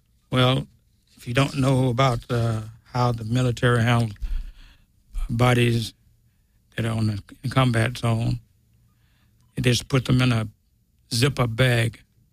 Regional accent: Grenada, Mississippi, United States; And I'm originally from Grenada, Mississippi.

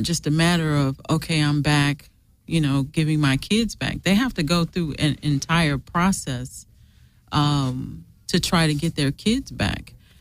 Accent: Great Lakes, Illinois, United States; born there; So I'm an Air Force mm. brat, born in a Navy hospital. I was born in Great Lakes Hospital.

